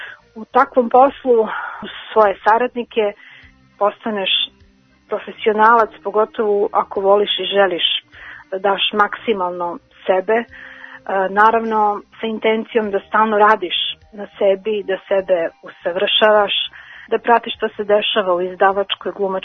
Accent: Kladovo, Bor District, Serbia; Ja sam iz Kladova i ceo svoj životni vek, 32 godine, posvetila sam radu u ustanovi kulture. Kladovo je malo mesto na istoku Srbije

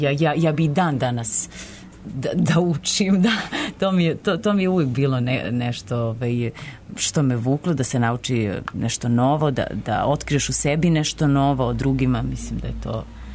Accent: Valjevo, Šumadija and Western Serbia, Serbia; u mom rodnom gradu Valjevu

